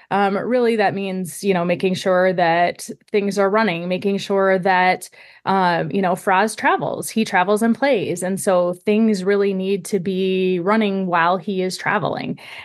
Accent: Michigan, United States; now in Chicago, United States; So I live in the Chicago suburbs, lived here for a long time. I grew up in Michigan.

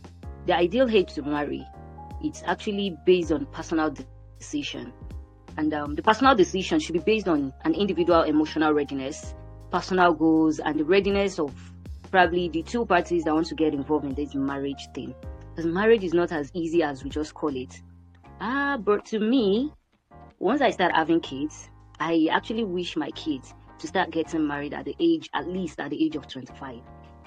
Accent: Lagos, Nigeria; now in Ilorin, Nigeria; And I'm born and raised in Lagos, but moved to Ilorin.

